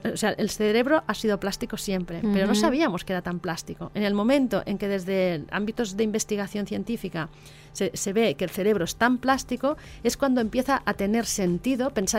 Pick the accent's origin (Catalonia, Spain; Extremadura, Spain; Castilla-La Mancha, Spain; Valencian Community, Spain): Catalonia, Spain; Yo soy catalana